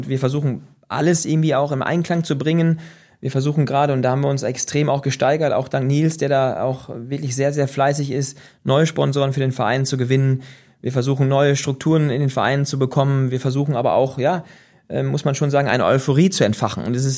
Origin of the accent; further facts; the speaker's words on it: Dinklage, Lower Saxony, Germany; Das sind so 7 Kilometer von meinem Heimatort Dinklage.